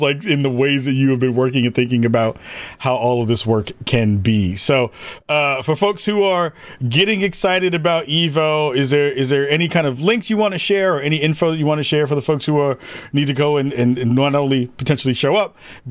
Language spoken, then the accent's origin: English; New York, United States; people give me a crap because I'm from New York and I rock my favorite Combo Breaker jacket